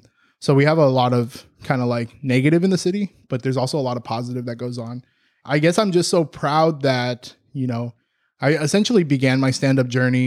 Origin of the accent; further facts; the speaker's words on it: Pomona, California, United States; I love being able to say that I'm from Pomona.